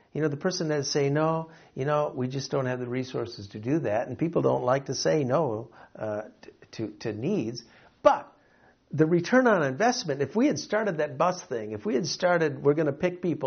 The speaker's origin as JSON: {"language": "English", "town": "Grand Rapids", "region": "Michigan", "country": "United States", "tie": "born or raised there", "also_born_or_lived": "Chicago, United States", "said": "I was living in Chicago, and then I had an opportunity to go to my hometown in Grand Rapids, Michigan."}